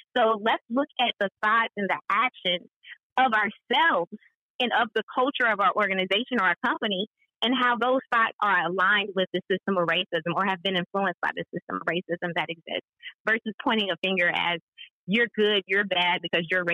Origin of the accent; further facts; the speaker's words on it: United States; acknowledges that I am an American, and the fact that I speak English and the fact that I am culturally influenced by American culture